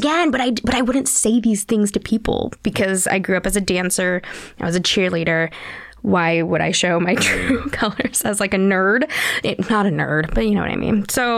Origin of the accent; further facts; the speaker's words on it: Park City, Utah, United States; I grew up where I grew up in Park City, Utah. It's just kids, money overflowing.